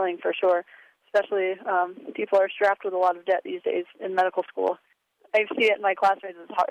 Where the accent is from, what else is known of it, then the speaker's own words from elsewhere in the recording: Fort Collins, Colorado, United States; I'm from Fort Collins, Colorado.